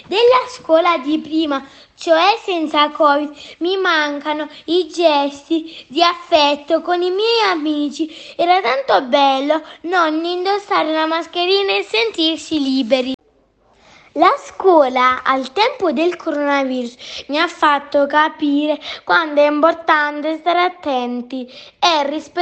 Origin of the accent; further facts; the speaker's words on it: Stigliano, Basilicata, Italy; ho 8 anni, vengo da Stigliano, in provincia di Matera.